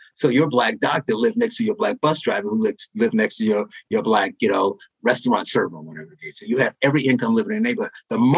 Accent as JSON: {"language": "English", "town": "Gary", "region": "Indiana", "country": "United States", "tie": "born or raised there", "said": "So I was born and raised in Gary, Indiana."}